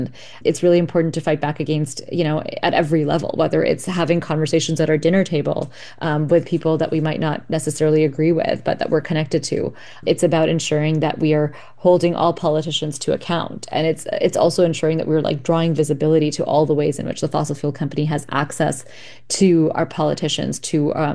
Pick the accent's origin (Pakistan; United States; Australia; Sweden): Pakistan; I come from Pakistan